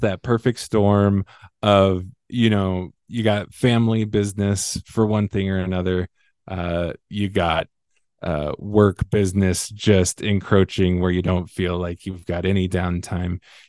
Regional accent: Roseburg, Oregon, United States; They had from my hometown of Roseburg, they had Clay Matthews

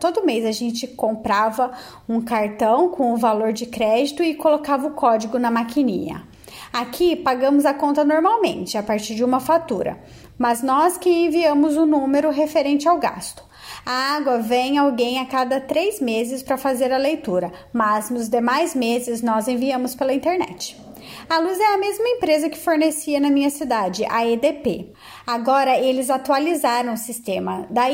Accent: Lorena, São Paulo, Brazil; now in Portugal; Mas tipo, de onde eu venho, em Lorena, tudo que você precisa fazer tem que ir no centro da cidade.

